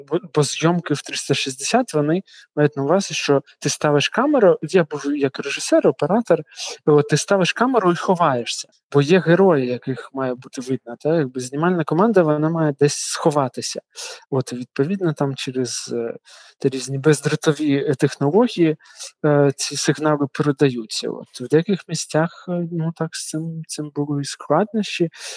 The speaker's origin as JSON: {"language": "Ukrainian", "region": "Donetsk Oblast", "country": "Ukraine", "tie": "born or raised there", "said": "родом і вона, і я з Донецької області"}